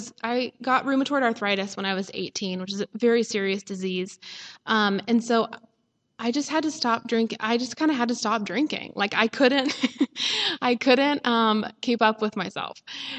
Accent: Nashville, Tennessee, United States; I grew up in the South in Nashville, and I grew up in a really happy home.

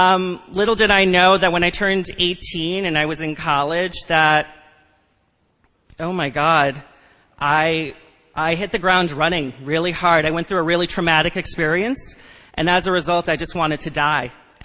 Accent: Westchester, New York, United States; I grew up in Westchester, had a wonderful family, had a great childhood

